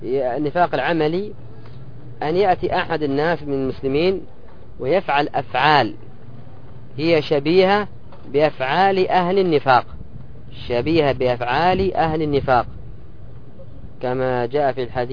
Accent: Yemen; مثل عندنا في اليمن يهود، رجل مثلك ياهو عمامة وغترة، يتكلم بالشحرية ويتكلم بالحضرمية ويتكلم بالصنعانية

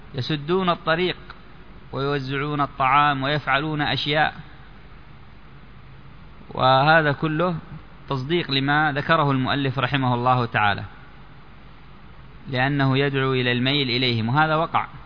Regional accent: Yemen; وهكذا عندنا في اليمن في مدينة عدن وما حولها

